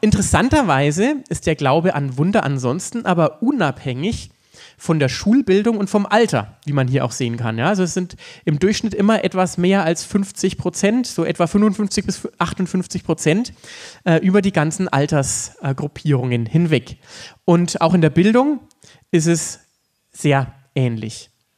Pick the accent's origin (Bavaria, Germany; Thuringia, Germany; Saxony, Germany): Bavaria, Germany; in Oberfranken, da wo ich herkomme